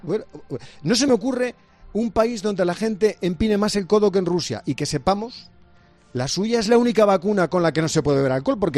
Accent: Spain; Somos españoles.

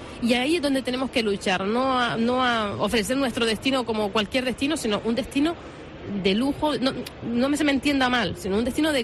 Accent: San Bartolomé de Tirajana, Canary Islands, Spain; soy amante de San Bartolomé de Tirajana, soy de aquí, vivo aquí, quiero jubilarme aquí

